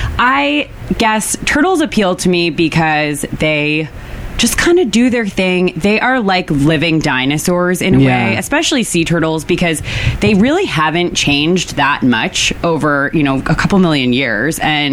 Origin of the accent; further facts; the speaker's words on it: East Coast, United States; I grew up on the East Coast, and so used that coast to orient if I was near the coast, north and south.